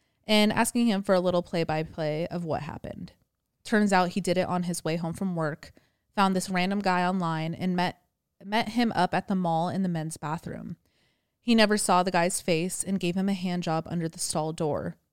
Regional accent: California, United States; also born or lived in Idaho; now in South Carolina, United States; I'm originally from Cali.

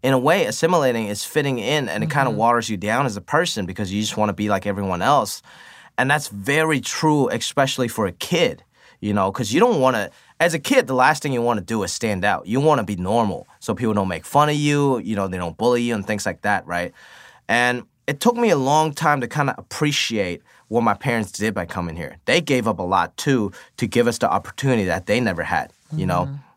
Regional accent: United States; But for me, growing up in America, I chose to pursue my dreams a little more.

